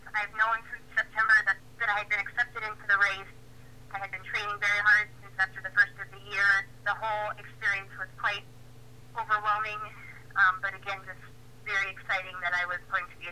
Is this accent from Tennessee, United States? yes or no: no; Albert City, Iowa, United States; now in Storm Lake, United States; I'm 28 years old. I'm originally from the Albert City, Lorenz area, and I now currently reside in Storm Lake.